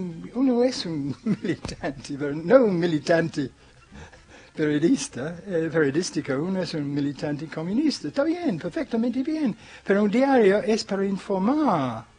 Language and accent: Spanish; Argentina; now in United States; cuando yo salí de la Argentina.